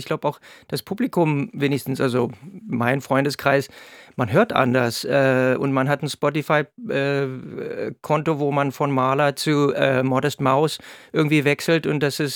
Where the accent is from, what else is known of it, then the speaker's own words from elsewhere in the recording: Stellenbosch, Western Cape, South Africa; moved away as an adult; Also ich habe eigentlich klassische Musik studiert in Südafrika, in Stellenbosch, wo ich aufgewachsen bin.